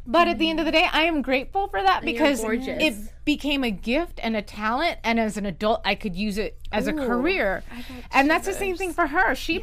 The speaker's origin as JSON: {"language": "English", "region": "North Carolina", "country": "United States", "tie": "born or raised there", "said": "I mean, I grew up in North Carolina. There wasn't a lot of people who looked like me, and I'm only half."}